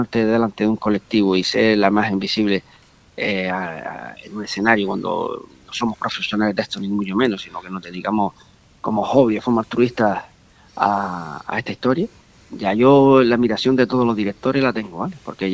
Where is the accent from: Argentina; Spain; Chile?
Spain; Agüimes, Canary Islands; porque eres la murga que sale fuera y la gente te relaciona con Agüime siempre, pues para nosotros es un orgullo defender el nombre de nuestro pueblo